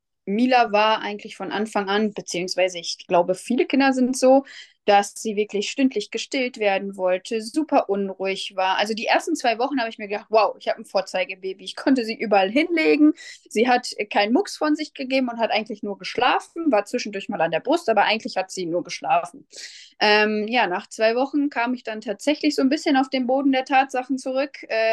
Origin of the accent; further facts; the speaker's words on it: Lipburg, North Rhine-Westphalia, Germany; Ich komme aus Lipburg, das ist in der Nähe von Soest.